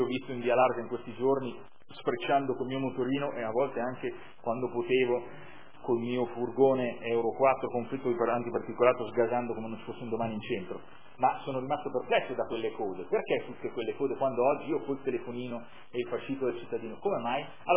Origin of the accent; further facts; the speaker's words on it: Milan, Lombardy, Italy; io che sono della Barona, quindi di un pezzo importante di questa zona